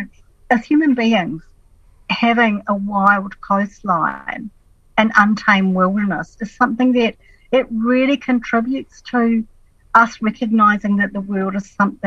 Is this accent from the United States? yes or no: no; New Zealand; part of being a Kiwi, we have a relationship with this extensive, beautiful coast.